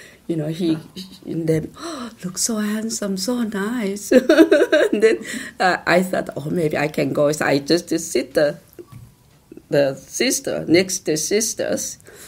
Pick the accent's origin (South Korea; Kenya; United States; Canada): South Korea; Seosan, South Chungcheong; born there; English is a second language; moved away; I came from Korea when was 1979, September 24th. And then I was born in Korea, South Korea, Cheongnam Seosan Chigok.